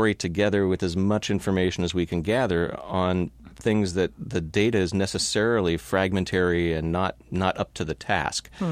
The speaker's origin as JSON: {"language": "English", "town": "Palo Alto", "region": "California", "country": "United States", "tie": "born or raised there", "said": "Well, I grew up in California, mm-hmm. Palo Alto."}